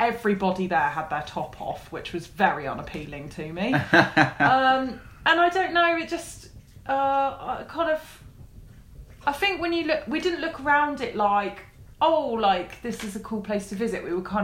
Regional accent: England, United Kingdom; oh, I'm English, everyone speak English to me, even though I'm in your country.

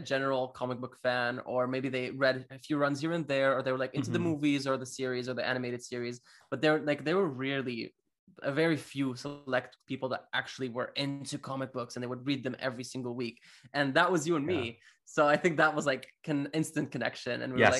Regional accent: Damascus, Damascus Governorate, Syria; moved away as an adult; also born or lived in Cyprus / Russia; I'm 23 as well. We're the same age. I am originally from Damascus, which is in Syria. I ended up studying film and television studies in Cyprus before getting a job in Russia, of all places, and now I'm here. I've been here for a couple of years now

